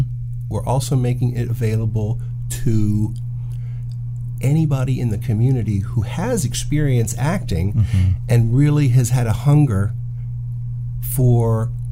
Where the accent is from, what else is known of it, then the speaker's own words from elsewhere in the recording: Miami, Florida, United States; now in Tallahassee, United States; between where I grew up in Miami and where my then wife grew up in Milton.